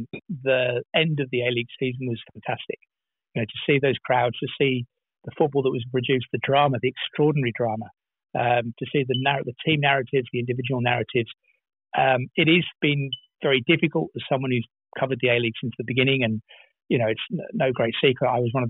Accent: England, United Kingdom; now in Australia; as an Englishman who's lived in Australia for 20-odd years

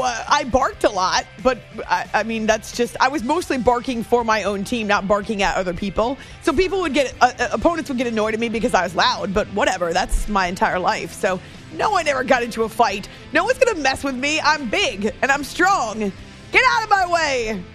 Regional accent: Concord, New Hampshire, United States; They were the Celtics broadcasters when I was growing up in Concord, New Hampshire, and we didn't have cable TV where we lived.

